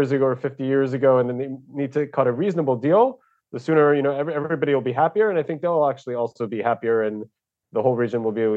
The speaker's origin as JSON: {"language": "English", "country": "United States", "tie": "born or raised there", "moved": "as an adult", "lives_now": "Israel", "said": "I grew up in the United States. I lived in the United States for 30 years before I moved to Israel, and I've been a journalist in Israel for a long time."}